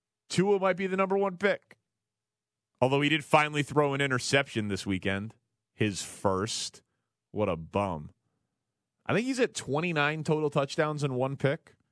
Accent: Chicago, Illinois, United States; I'm from Chicago, and let me be honest with you.

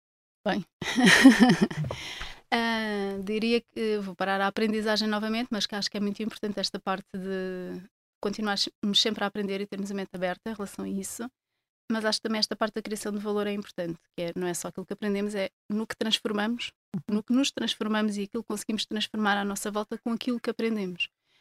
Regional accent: Fuzeta, Faro, Portugal; porque eu não sinto só o que sou da Fuzeta, sinto a Fuzeta no meu ADN

